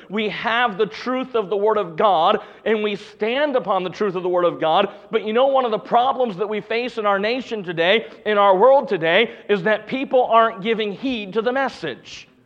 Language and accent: English; North Carolina, United States; I grew up in North Carolina. It doesn't snow a whole lot in North Carolina, amen?